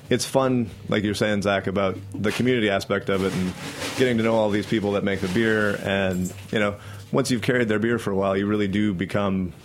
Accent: Canada; I'm Canadian

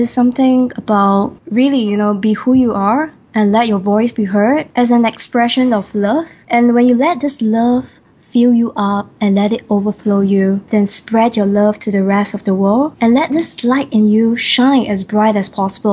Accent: Singapore; Well, I'm a Singaporean Chinese with Teochew dialect.

